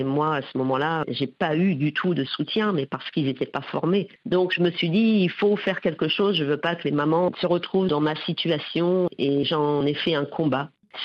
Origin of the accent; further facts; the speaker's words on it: Normandy, France; moved away as an adult; also born or lived in Abidjan, Côte d'Ivoire / Paris, France / Dakar, Senegal; je suis née en Normandie, où j'ai grandi. J'ai travaillé dans le transport maritime et j'ai quitté Le Havre à 27 ans pour aller travailler en Côte d'Ivoire, à Abidjan, et puis ensuite à Paris